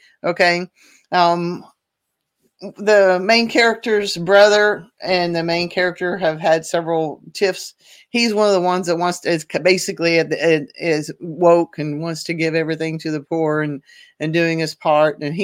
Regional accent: Oklahoma, United States; I'm from Oklahoma. I'm surrounded by rednecks. I'm a redneck.

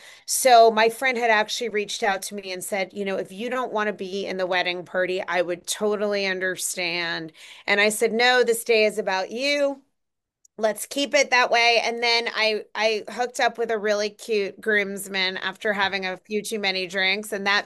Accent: New York, United States; now in Florida, United States; I've been here for 29 years and I almost still don't think of this as home. I'm a New Yorker, like so many Floridians.

